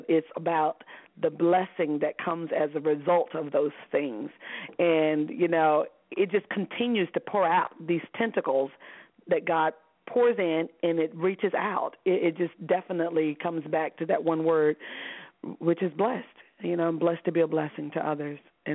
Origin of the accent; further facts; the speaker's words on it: Alabama, United States; also born or lived in Detroit; I was born in Detroit, in Motown. I mean, literally streets from Motown, and but raised in L.A., Laura, right. Alabama. After I was born, my dad moved us back to Alabama, where the family was, his mom and my mom's mom.